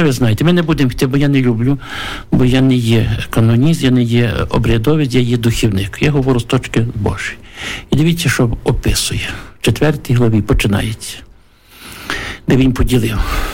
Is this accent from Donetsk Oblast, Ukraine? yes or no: no; Ternopil Oblast, Ukraine; Що я є родом з Тернопільщини